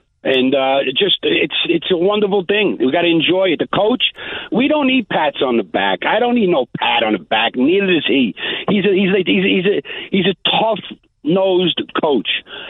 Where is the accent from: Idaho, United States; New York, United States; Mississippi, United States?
New York, United States; North Massapequa; Obviously, I'm from Massapequa. I'm from North Massapequa.